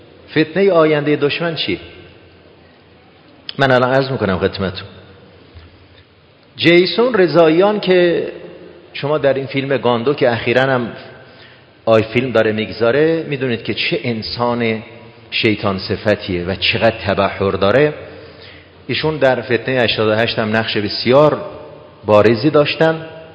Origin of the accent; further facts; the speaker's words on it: Iran; نه اینکه ما ایرانی هستیم این را میگیم